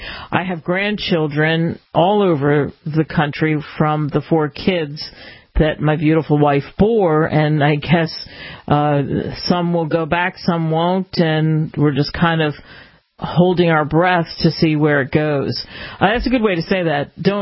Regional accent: Philadelphia, Pennsylvania, United States; what did I know what I was doing coming from Philly?

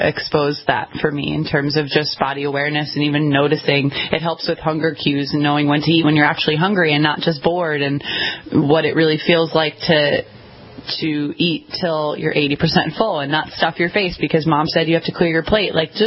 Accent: Ireland; So I had to really increase my potato intake, which as an Irish person isn't really that difficult.

